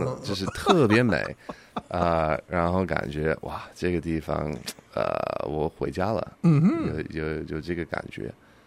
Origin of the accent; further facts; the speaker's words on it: United States; 我在美国长大的时候也没有那么有钱，